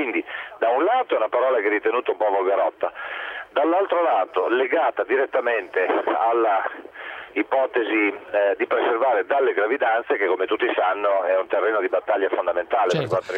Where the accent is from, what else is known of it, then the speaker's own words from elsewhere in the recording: Bologna, Emilia-Romagna, Italy; racconterò da buon bolognese una storia molto simpatica